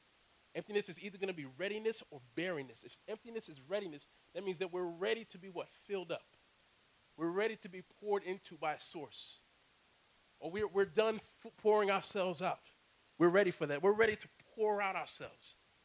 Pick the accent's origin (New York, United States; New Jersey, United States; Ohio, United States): New Jersey, United States; back where I'm from. I'm from New Jersey.